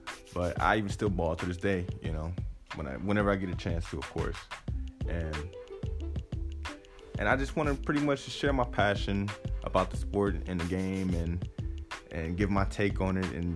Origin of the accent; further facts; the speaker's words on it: Oakland, California, United States; And I grew up in Oakland, California, so basketball has always been, like, big there, you know?